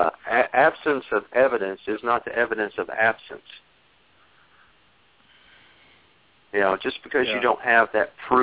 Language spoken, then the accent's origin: English; Texas, United States; They found out I was from Texas, and that was the question.